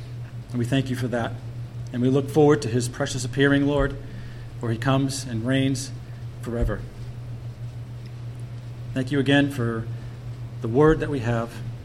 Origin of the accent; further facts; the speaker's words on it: Stowe, Vermont, United States; Bob Brownell, found out that I was from Stowe